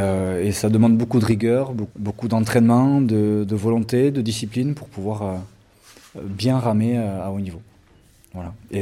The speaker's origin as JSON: {"language": "French", "town": "Bayonne", "region": "Nouvelle-Aquitaine", "country": "France", "tie": "born or raised there", "said": "Donc je suis natif du Pays Basque. Donc je suis né à Bayonne. Le Pays Basque, c'est dans le sud-ouest de la France. J'habite juste à côté de l'océan et de l'Espagne"}